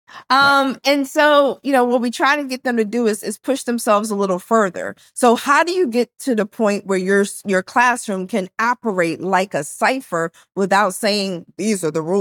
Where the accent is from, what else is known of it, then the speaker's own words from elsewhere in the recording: Philadelphia, Pennsylvania, United States; Yeah, I'm from Philly. My father's from Harlem. My mother's from Bermuda.